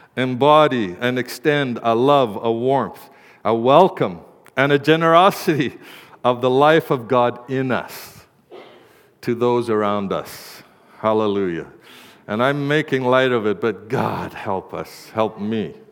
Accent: Canada; I'm a Canadian like the rest of us.

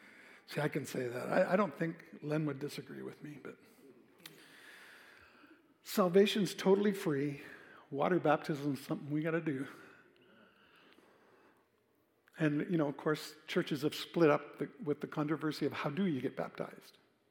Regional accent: Scotland, United Kingdom; I'm Scottish, okay? I can't help it.

